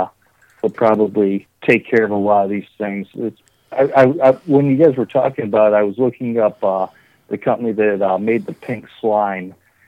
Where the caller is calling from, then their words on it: Detroit, Michigan, United States; I am calling from just outside of Detroit.